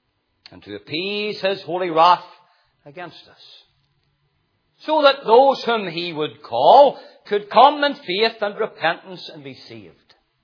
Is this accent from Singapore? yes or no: no; Portavogie, Northern Ireland, United Kingdom; I grew up in Portavogie all my life